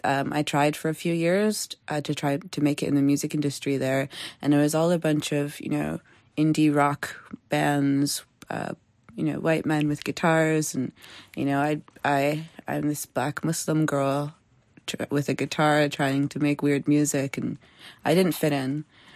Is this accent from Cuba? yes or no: no; Toronto, Ontario, Canada; first language Somali; I grew up in a really strong Somali community, and it's a very tight-knit community. It's my first language.